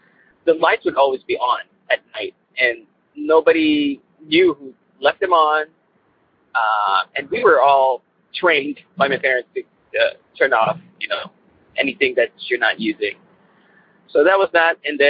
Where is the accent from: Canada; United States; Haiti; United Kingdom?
United States; California; I am from California. I've been here for about past 10 years